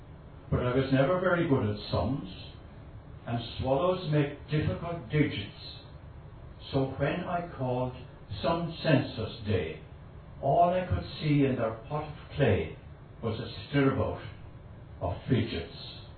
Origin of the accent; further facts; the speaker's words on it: Kinsale, Munster, Ireland; I was brought up in Kinsale. I've always had a great love of the sea, and now I am stuck inland in Dunlanby.